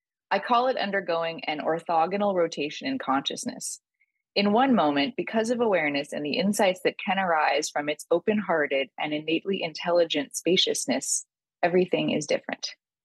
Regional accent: California, United States; So I grew up in San Francisco Bay Area, and it's very saturated there with a lot of different views on spirituality and sexuality, I would say.

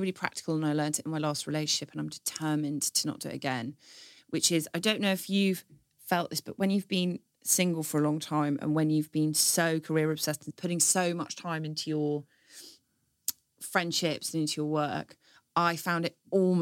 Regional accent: Stanmore, London, United Kingdom; No, I grew up in Stanmore.

